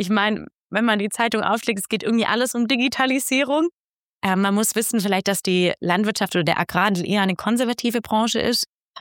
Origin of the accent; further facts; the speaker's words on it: Baden-Württemberg, Germany; Das habe ich auch ein bisschen als Schwäbin lernen müssen.